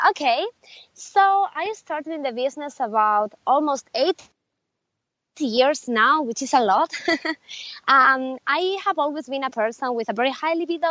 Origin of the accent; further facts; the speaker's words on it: Spain; I am from Spain, by the way. So a lot of companies from my country.